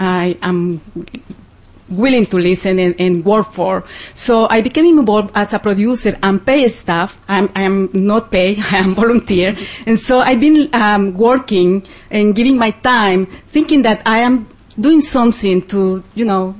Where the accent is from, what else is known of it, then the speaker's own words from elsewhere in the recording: El Salvador; English is a second language; doesn't matter. … I'm from El Salvador